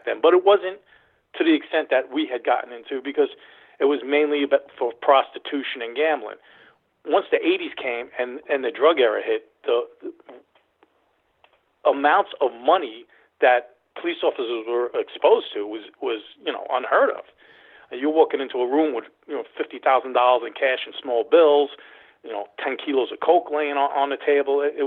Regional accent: Queens, New York, United States; I was born and raised in Queens, so I wasn't far from Brooklyn. I was in the five boroughs.

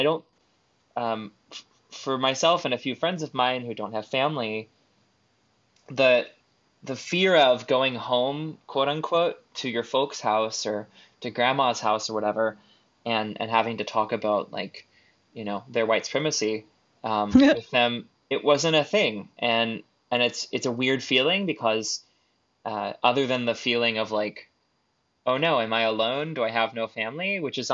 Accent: Texas, United States; growing up in Texas, like the high holy days were Easter, Thanksgiving, and Christmas.

